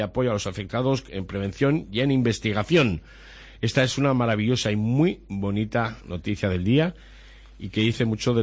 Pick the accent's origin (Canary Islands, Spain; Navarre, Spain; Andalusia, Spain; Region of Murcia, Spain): Navarre, Spain; ¿saben quiénes somos los navarros, los riberos?